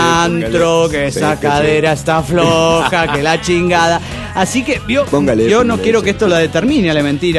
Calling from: Guadalajara, Jalisco, Mexico; de Guadalajara.

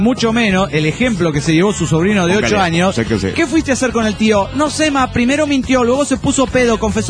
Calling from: Morelia, Michoacán, Mexico; de Morelia, ¿qué hubo, le?

